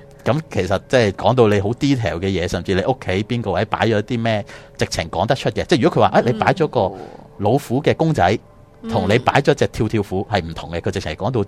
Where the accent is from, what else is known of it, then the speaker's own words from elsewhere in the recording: China; 因为我是中国人啊嘛，以前睇咁多咩恐怖片，我哋就叫养鬼仔啫。